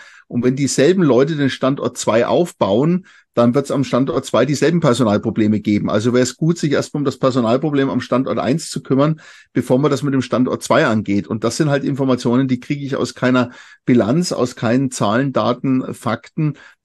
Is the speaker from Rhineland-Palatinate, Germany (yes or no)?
no; Nuremberg, Bavaria, Germany; ich komme aus Nürnberg, ich bin auch in Zürich.